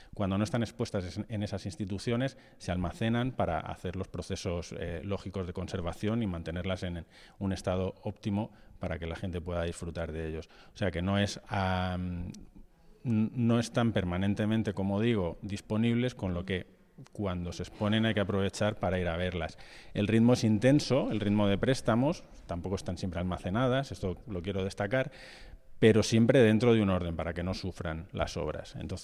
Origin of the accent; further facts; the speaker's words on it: Murcia, Region of Murcia, Spain; Hay un privilegio para Murcia, para la ciudad de Murcia y para la región, y de venir a mi tierra